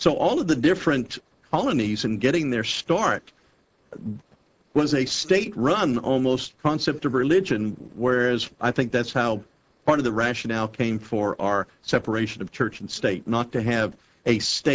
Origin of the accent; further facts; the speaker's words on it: Massachusetts, United States; You think of places like where I grew up in Massachusetts, you know, you had the Pilgrims